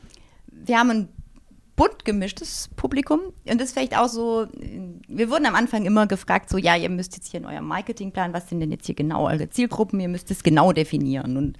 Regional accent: Pforzheim, Baden-Württemberg, Germany; Also ich komme ursprünglich aus dem Pforzheimer Raum

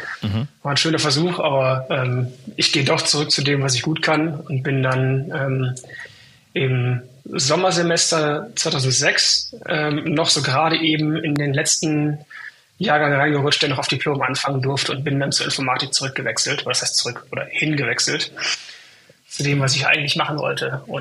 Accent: Mülheim, North Rhine-Westphalia, Germany; also born or lived in Aachen; Ursprünglich aus dem Ruhrgebiet, aus Mülheim. Und bin da zur Schule gegangen und dann zum Studium nach Aachen.

